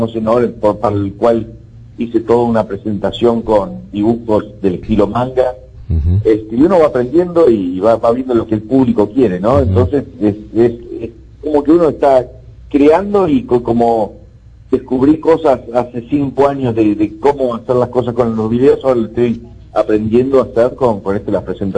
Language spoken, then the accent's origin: Spanish; Uruguay; Ok, soy uruguayo, ¿no?